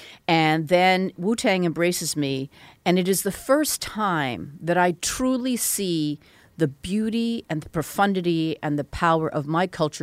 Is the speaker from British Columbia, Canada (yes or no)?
yes; Vancouver, British Columbia, Canada; born there; if you're asking where I was born in Vancouver. My parents are Korean.